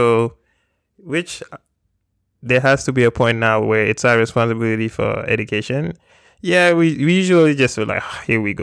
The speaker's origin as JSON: {"language": "English", "country": "Gambia", "said": "Oh, yeah, I'm from Gambia, West Africa."}